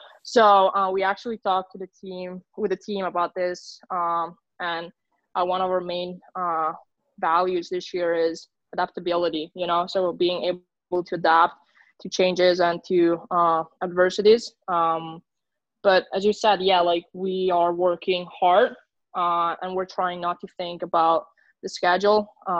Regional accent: Italy; English is a second language; now in Sweden; growing up in Italy, I didn't, like, competition was not really a thing with my with women's teams

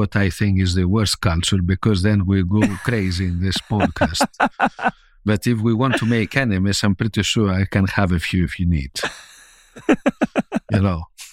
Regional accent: Greece; moved away as an adult; I have to say that I'm from Greece.

